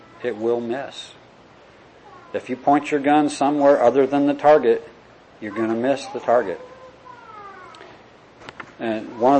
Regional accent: Wisconsin, United States; And I've seen lots of driven snow. I grew up in Wisconsin. It's pretty white.

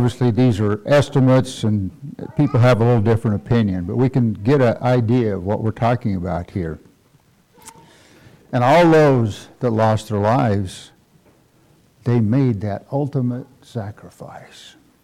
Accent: Colorado, United States; And I said, well, you know, I'm from Colorado. I probably fit in that same boat.

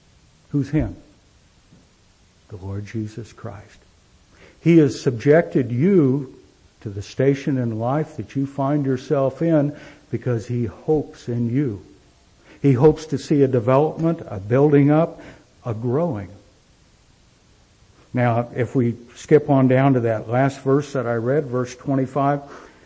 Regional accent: Independence, Missouri, United States; born there; Or I was born in Independence.

